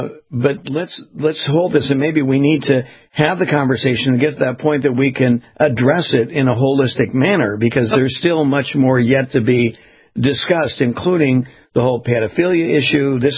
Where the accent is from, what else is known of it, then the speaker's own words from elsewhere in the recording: California, United States; I grew up in Southern California.